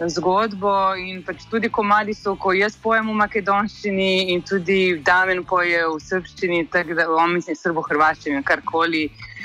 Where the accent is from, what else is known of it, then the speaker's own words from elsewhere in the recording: Belgrade, Serbia; now in Ljubljana, Slovenia; jaz sem original iz Beograda, Jan je pač iz Ljubljane. Tako da je nekaj tak čuden miks pač ljudi iz bivše juge, ki živimo pač vsi v Ljubljani.